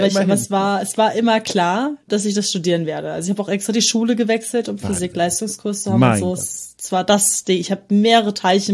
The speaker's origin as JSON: {"language": "German", "town": "Frankfurt", "region": "Hesse", "country": "Germany", "said": "Und ich komme aus dem Raum Frankfurt."}